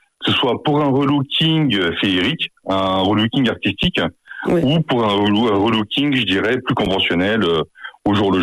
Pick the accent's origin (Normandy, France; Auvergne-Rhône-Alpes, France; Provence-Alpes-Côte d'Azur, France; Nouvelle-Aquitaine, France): Nouvelle-Aquitaine, France; Limoges; Non, je suis de Limoges, mais je me suis expatrié quelques temps.